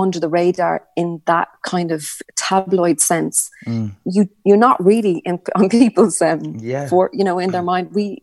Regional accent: Ireland; It was so good to be feel that we're Irish and we're representing Ireland on that pop circuit at that level.

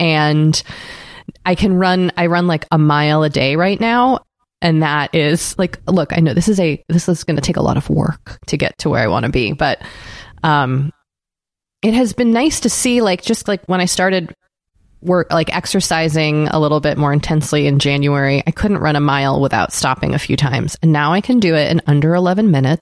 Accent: Boston, Massachusetts, United States; And I want it to be the Boston Marathon because, as you know, I am from Boston and the marathon goes through my town. And in Massachusetts, we all have it's a state holiday and we all watch the marathon

